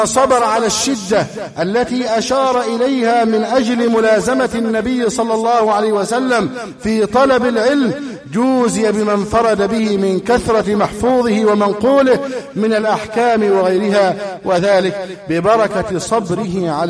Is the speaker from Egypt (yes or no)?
yes; Egypt; اللهم احفظ بلدنا مصر